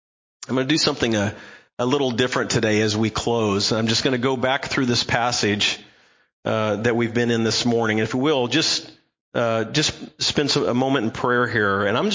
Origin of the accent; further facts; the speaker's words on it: Midwest, United States; I'm from Midwest.